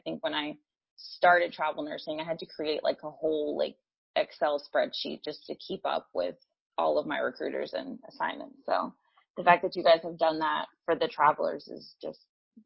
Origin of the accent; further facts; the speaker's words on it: Atlanta, Georgia, United States; I'm originally from Atlanta, so I drove from Atlanta to San Diego for my first assignment